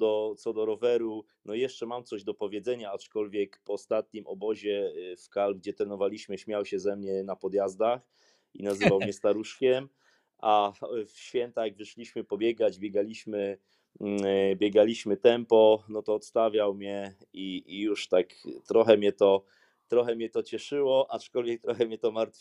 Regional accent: Poznań, Greater Poland Voivodeship, Poland; Bardzo zadowolony, bo jestem rodowitym poznaniakiem. Na mecze chodzę od dziecka

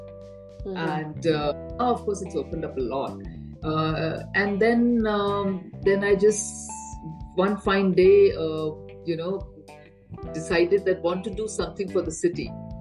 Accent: Delhi, India; also born or lived in Durgapur; And we grew up in Delhi. Initial years, we moved to Delhi, and most of our life I've studied in the hostel. I was in Pillani, Billa schools.

